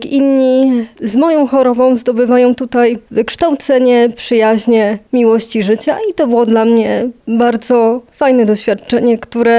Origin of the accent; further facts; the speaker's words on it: Pomeranian Voivodeship, Poland; Nie, pochodzę spod Słupska.